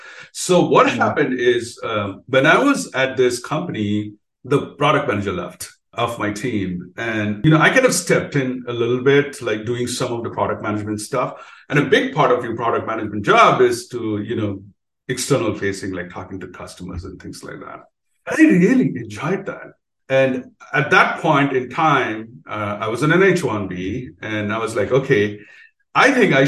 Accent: India; now in United States; for India. I've done a lot of podcasts here in the US, but it's great to talk to, you know, people from my home country.

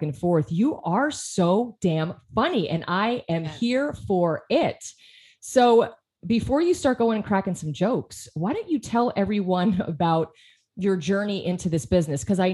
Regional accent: Pennsylvania, United States; because I used to go all the time because I'm also from Pennsylvania.

